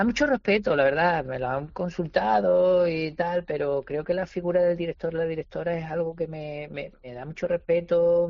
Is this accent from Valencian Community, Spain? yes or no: no; Andalusia, Spain; yo soy andaluz, como podréis comprobar, y no tengo ningún inconveniente, vivo de andaluzas maneras